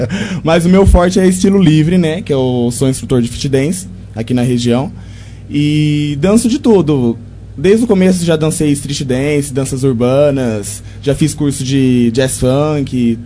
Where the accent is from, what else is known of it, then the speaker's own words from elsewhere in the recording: Monte Alto, São Paulo, Brazil; né? Nascido e criado aqui em Monte Alto, lá no bairro Alvorada. Nasci e criado lá, né? E estudei na Escola Juventina, que é no bairro Alvorada mesmo. Depois fui para a Escola Jeremias e para o SESI.